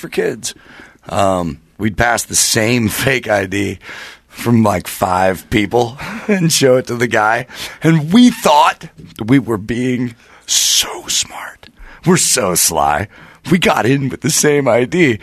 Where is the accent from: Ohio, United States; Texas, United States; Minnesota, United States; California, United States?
California, United States; Concord; I grew up in Concord, California. Which is a lot less shrooshy than where Mr. Brian is from.